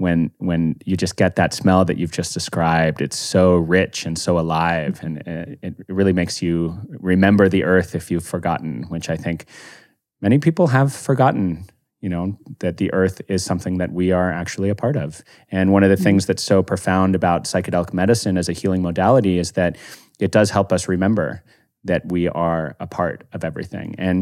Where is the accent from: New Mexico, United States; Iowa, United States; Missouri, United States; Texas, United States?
New Mexico, United States; Santa Fe; because I'm actually from Santa Fe, New Mexico. So I imagine that we both have a similar love of those vast, beautiful skies.